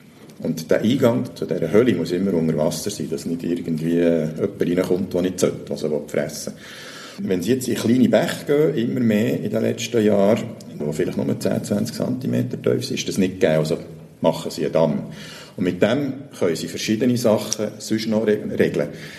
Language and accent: German; Switzerland